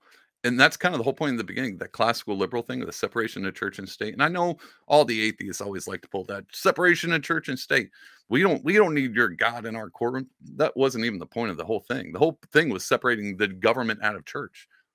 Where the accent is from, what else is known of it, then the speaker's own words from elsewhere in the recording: United States; born there; I was born in America and everybody's, you know, everybody's Protestant here.